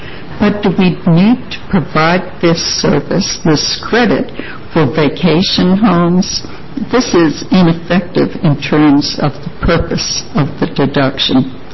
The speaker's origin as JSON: {"language": "English", "region": "East Coast", "country": "United States", "tie": "born or raised there", "said": "I knew about Oregon when I grew up on the East Coast a long time ago"}